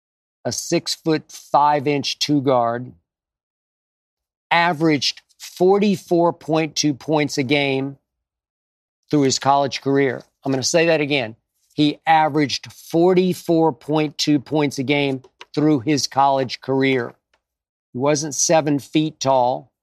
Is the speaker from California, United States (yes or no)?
no; Oklahoma City, Oklahoma, United States; I got to see him at what was called the All-College Tournament in my hometown of Oklahoma City.